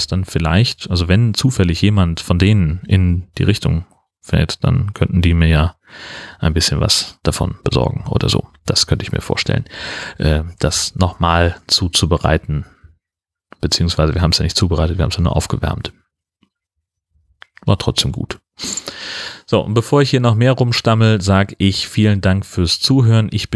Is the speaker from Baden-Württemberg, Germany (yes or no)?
no; Hesse, Germany; das ist halt aus dem Frankfurter Raum, und ich komme da halt nicht her, sondern das ist eben ein komplett anderer Teil von Hessen und in der Region, wo ich aufgewachsen bin, ist das eigentlich nicht so üblich.